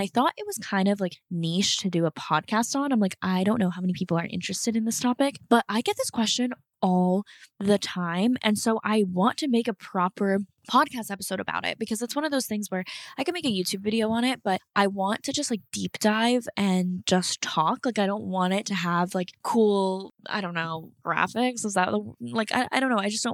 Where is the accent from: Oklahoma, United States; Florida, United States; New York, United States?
Florida, United States; also born or lived in North Carolina; So I don't know. Depending on who I'm talking to, I'll say something different. But yeah, so I grew up in South Florida.